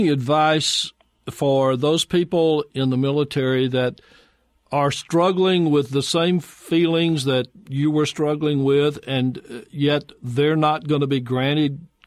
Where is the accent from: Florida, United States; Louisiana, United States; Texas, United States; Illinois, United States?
Louisiana, United States; things are really heating up this week in the state of Louisiana. As you may recall, that is my home state.